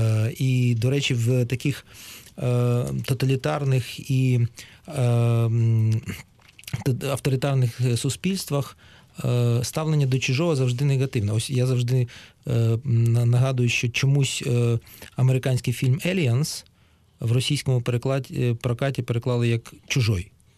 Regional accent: Ukraine; Я в Україні, я український грек з Приазов'я, в Грузії я з України грузин, як називають мене в Києві, трофейний грузин, ба більше ще в Грузії моя родина почасти російська.

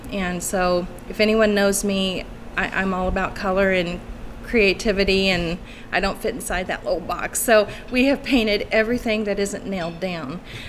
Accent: Des Moines, Iowa, United States; I'm originally from Des Moines, and we moved here 8 years ago.

